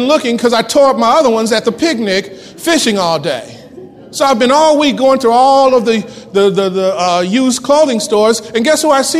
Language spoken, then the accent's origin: English; Wellston, United States; I grew up in Wellston, and I can go back to Wellston.